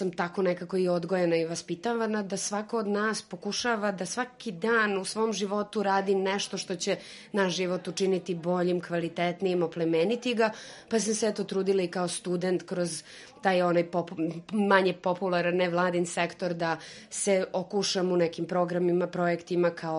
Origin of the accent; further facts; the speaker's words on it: Zaječar, Zaječar District, Serbia; also born or lived in Belgrade; vratila u svoje rodno mesto jer sam odrasla u Zaječaru, školovala se i živela u Beogradu